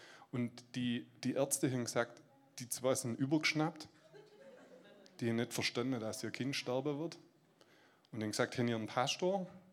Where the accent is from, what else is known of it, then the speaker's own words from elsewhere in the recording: Aalen, Baden-Württemberg, Germany; ein paar von euch kennen mich. Ich komme aus Aalen